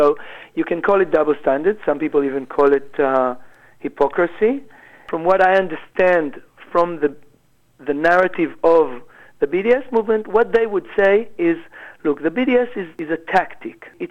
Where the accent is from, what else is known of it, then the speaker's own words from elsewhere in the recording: Israel; moved away as an adult; now in Sydney, Australia; I came here from Israel 2.5 years ago.